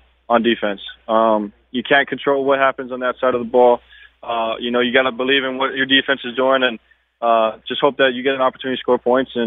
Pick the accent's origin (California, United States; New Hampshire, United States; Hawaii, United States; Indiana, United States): Hawaii, United States; For us growing up in Hawaii and you know going to the same high school as him